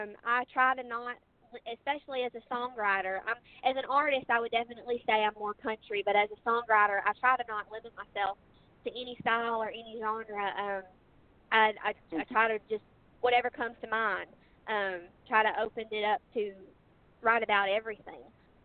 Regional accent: Magnolia, Arkansas, United States; a Christmas pageant in my hometown of Magnolia, Arkansas.

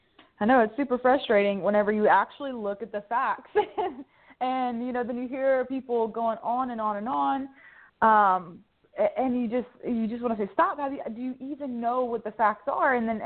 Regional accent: Louisiana, United States; I'm from South Louisiana, so you have, like, the working poor, you have white poor people

